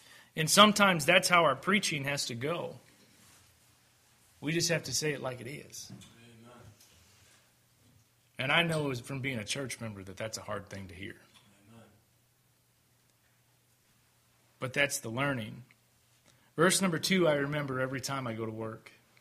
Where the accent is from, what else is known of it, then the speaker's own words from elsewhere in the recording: Ohio, United States; My home is not in Northwest Ohio. I grew up in Northwest Ohio, but you are my family.